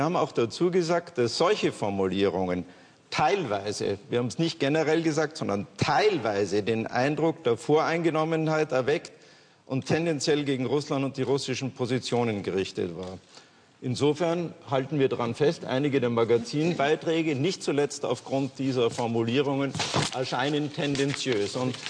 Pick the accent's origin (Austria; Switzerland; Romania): Austria; Ich bin Österreicher